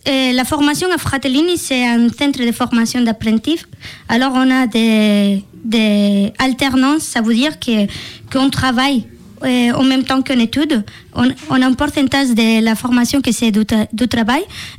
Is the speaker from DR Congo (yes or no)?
no; Spain; first language es; French is a second language; now in France; Mais en fait, en espagnol, en Espagne, je suis vraiment à l'aise avec la parole.